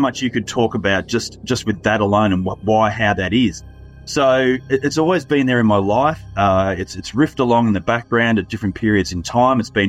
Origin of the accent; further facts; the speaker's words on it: Victoria, Australia; because I come from Victoria, and we had no pre-meeting or, you know, just strategy discussion or anything.